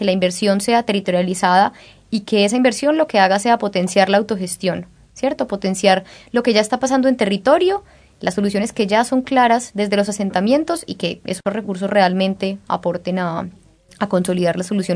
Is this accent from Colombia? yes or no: yes; Colombia; now in Uruguay; De Colombia.